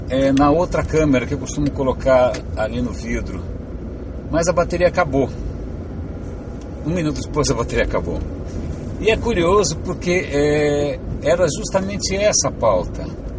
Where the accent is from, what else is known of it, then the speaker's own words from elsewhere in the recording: São Paulo, Brazil; eu sou um bicho de asfalto, né? Nasci no centro da cidade, no centro de São Paulo, cresci na Praça da República